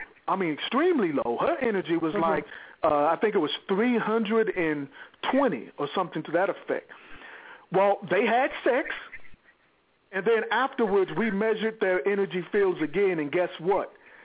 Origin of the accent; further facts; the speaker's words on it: Houston, Texas, United States; I'm from Houston, Texas